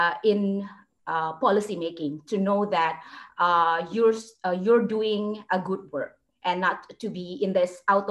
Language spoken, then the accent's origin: English; Indonesia; English is a second language; I'm an MPA second year student, and I'm from Indonesia